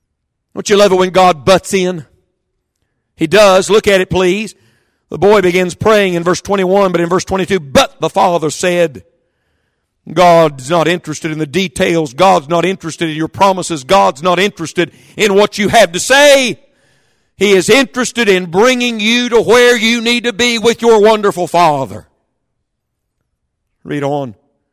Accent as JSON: {"language": "English", "region": "West Virginia", "country": "United States", "said": "We're from West Virginia. Aren't you proud? We're wearing shoes today."}